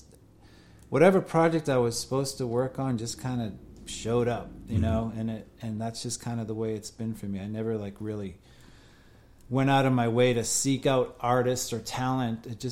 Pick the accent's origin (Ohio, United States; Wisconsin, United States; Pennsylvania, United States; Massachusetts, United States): Massachusetts, United States; Boston; now in Nashville, United States; Yeah, I grew up in the Boston area.